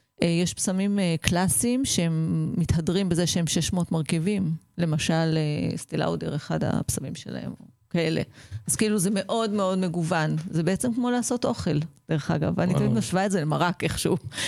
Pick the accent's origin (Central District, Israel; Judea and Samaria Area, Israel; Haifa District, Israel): Central District, Israel; Ra'anana; now in Kfar Vitkin, Israel; גדלתי ברעננה, עד גיל 30 בערך